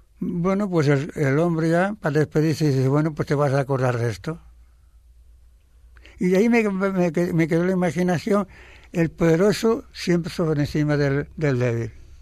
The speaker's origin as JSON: {"language": "Catalan", "town": "Villanueva del Duque", "region": "Andalusia", "country": "Spain", "tie": "born there", "moved": "yes", "said": "A Villanueva del Duque, província de Còrdoba."}